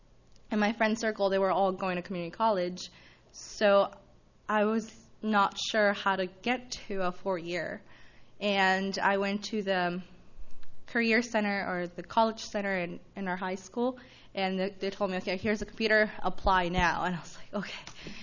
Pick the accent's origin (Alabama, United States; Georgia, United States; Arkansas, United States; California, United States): California, United States; Santa Maria; And I am also from Santa Maria.